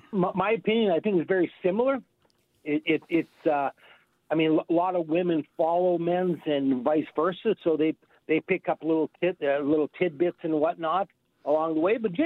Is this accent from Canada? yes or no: yes; Canada; even though I'm from Canada